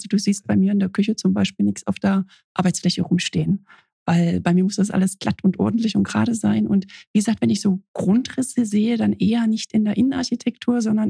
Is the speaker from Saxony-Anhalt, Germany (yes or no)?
yes; Dessau, Saxony-Anhalt, Germany; Ich bin aufgewachsen in Waldersee, das ist ein kleiner Vorort von Dessau.